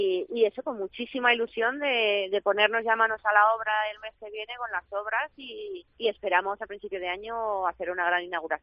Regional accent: Spain; Ya sabemos, somos españoles y lo dejamos para el último momento.

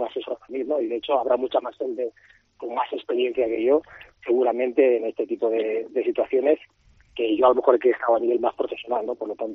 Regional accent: Barcelona, Catalonia, Spain; born there; en Madrid, he vivido en Zaragoza, he vivido en Mallorca, he vivido en muchos sitios y por suerte en España sí que vienen en cualquier sitio. Nací en Cataluña, en Barcelona, pero vamos, me he adaptado a otras ciudades sin ningún tipo de problema.

